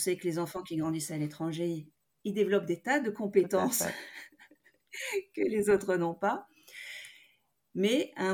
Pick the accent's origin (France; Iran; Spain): Spain; Madrid, Community of Madrid; also born or lived in Los Angeles, United States; moi, mes parents, ils sont français. Bon, j'ai grandi à Madrid, j'ai grandi à Los Angeles, mais je parle français.